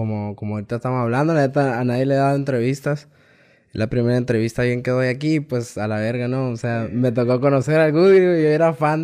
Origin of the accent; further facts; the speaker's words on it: Guanajuato, Mexico; now in Hermosillo, Mexico; No, yo soy de Guanajuato.